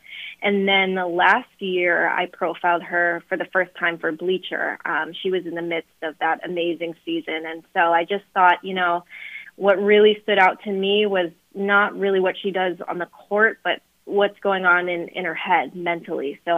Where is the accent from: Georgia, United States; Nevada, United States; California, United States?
California, United States; Los Angeles; Yeah, I'm in LA. I'm born and raised here, one of the few non-transplants.